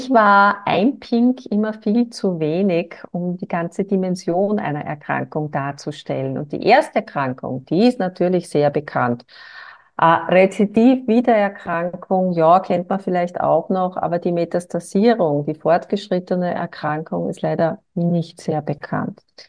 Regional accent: Wiener Neustadt, Lower Austria, Austria; der längste Name der Welt. Ich komme aus Wiener Neustadt in Österreich.

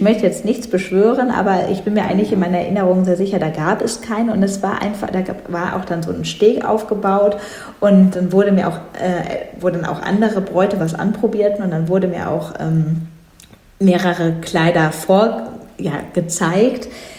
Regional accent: North Rhine-Westphalia, Germany; Ich komme ja ich komme selbst nicht direkt aus Düsseldorf, aber in der Nähe von Düsseldorf.

